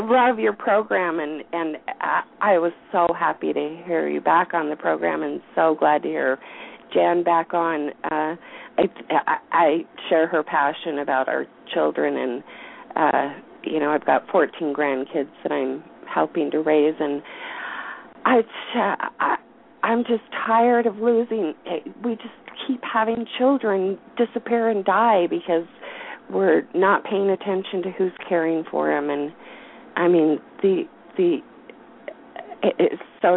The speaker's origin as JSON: {"language": "English", "region": "Utah", "country": "United States", "tie": "born or raised there", "moved": "yes", "lives_now": "Idaho, United States", "said": "from Idaho. And, man, the passion is high here. I am born and raised in Utah and moved to Idaho."}